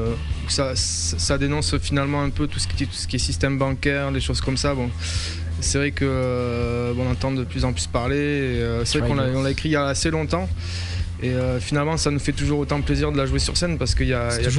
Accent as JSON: {"language": "French", "town": "Perpignan", "region": "Occitanie", "country": "France", "also_born_or_lived": "Montpellier", "said": "J'ai fait mes études à Montpellier et je suis de Perpignan, donc encore plus."}